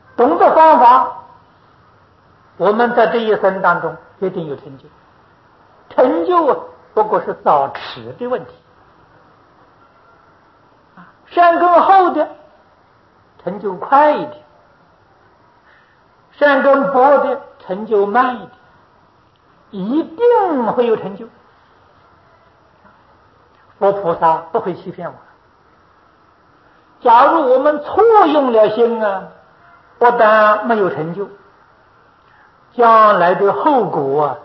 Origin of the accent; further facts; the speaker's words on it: China; 学校里头前十名都是中国人，我们中国人比他聪明，聪明的太多了。